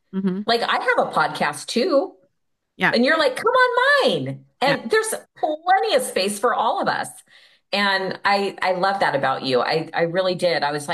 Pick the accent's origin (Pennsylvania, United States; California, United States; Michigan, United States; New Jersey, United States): California, United States; also born or lived in Kansas; I was living in Kansas and had to move back to California, my home state of California.